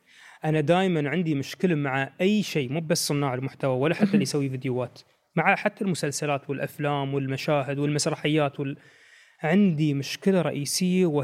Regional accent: United Arab Emirates; وقمنا نلاحظ ان هالشيء وايد استوى مؤخرا عندنا في الامارات بالتحديد

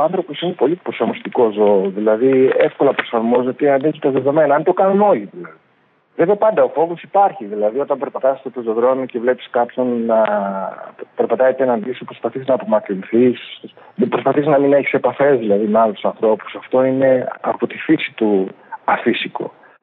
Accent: Greece; είμαστε από την Ελλάδα και οι δύο

